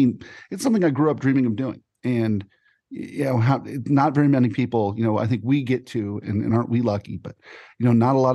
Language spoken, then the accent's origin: English; San Diego, California, United States; I grew up in Del Cerro, you know, probably 5 minutes from Jack Murphy.